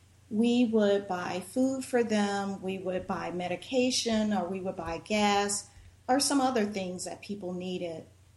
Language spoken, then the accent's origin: English; Winfield, Louisiana, United States; People in my hometown, which is in Winfield, Louisiana, and Winfield, Louisiana is about 4 hours north of New Orleans.